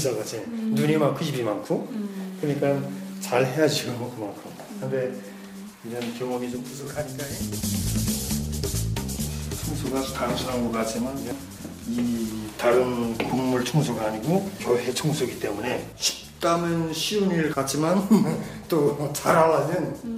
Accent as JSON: {"language": "Korean", "country": "North Korea", "lives_now": "United States", "said": "북한에서 왔으니까"}